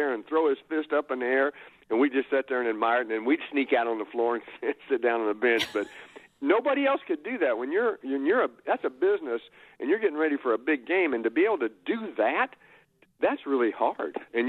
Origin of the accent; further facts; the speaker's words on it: Illinois, United States; I grew up in Illinois and didn't even know about Iowa State till I came out here.